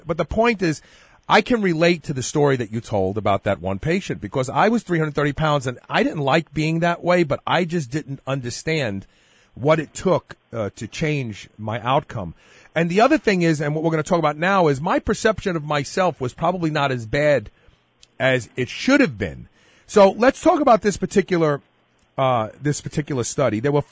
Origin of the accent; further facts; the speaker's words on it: New York, United States; I'm from New York. Tell me what it's about.